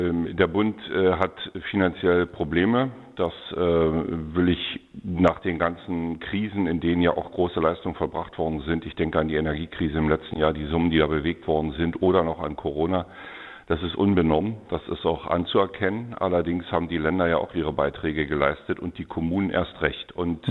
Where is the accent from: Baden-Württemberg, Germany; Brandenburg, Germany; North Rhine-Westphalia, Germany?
Brandenburg, Germany; Naundorf; born there; Geboren in Naundorf am Rande des Tagebaus Jenschwalde.